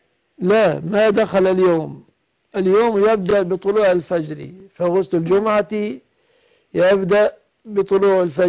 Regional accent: Egypt; عندنا في مصر يكتبون مؤخر على البينونة

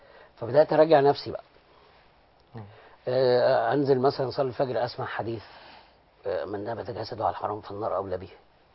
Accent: Cairo, Cairo Governorate, Egypt; also born or lived in Alexandria; انا اصلا من القاهره، فسبحان الله يعني انا رحت اسكندريه اشتغل فقعدت هناك

